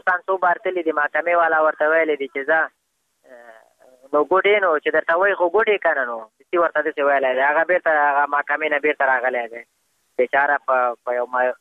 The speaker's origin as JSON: {"language": "Pashto", "country": "Afghanistan", "said": "موږ هم د افغانستان بچیان یو د افغانستان معلولین یو"}